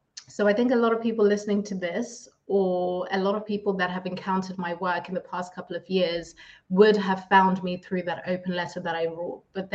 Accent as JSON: {"language": "English", "country": "Zimbabwe", "tie": "born or raised there", "first_language": "Shona", "second_language": "English", "said": "So I was born and raised in Zimbabwe."}